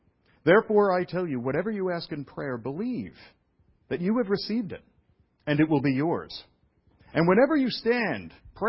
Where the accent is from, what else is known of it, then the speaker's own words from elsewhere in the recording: Brooklyn, New York, United States; I was raised in Brooklyn, New York, right, for visitors. And in Brooklyn, as you may know, there's a ton of immigrants.